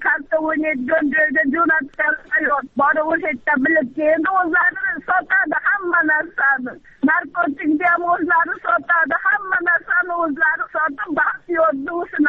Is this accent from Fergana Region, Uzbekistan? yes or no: yes; Fergana Region, Uzbekistan; Farg'onadanman.